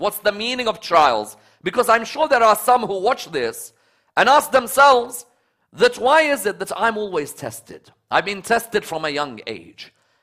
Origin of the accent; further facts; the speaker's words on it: London, United Kingdom; I grew up in London and didn't see what others saw.